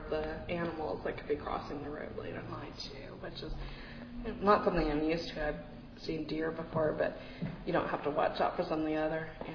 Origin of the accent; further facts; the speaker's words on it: Rowlett, Texas, United States; small town just outside of Dallas. I don't know what the population is of the Dallas-Fort Worth area is, but it's pretty large. I'm from Rowlett. It's considered to be a very tiny town, and I think it's got 40,000 people now